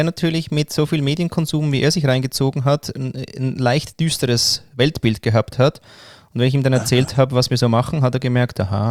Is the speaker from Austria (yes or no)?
yes; Vienna, Austria; ich war ja ein Jahr in Wien